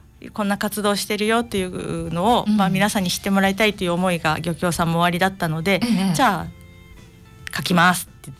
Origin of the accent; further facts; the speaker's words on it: Akitakata, Hiroshima, Japan; moved away as an adult; also born or lived in Tokyo; 出身は広島県の安芸高田市です。